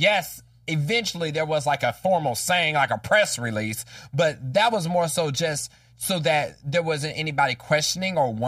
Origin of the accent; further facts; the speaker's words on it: Kansas, United States; And I grew up in Wyandotte County, which is one of the poorest counties of Kansas, but also the most urban.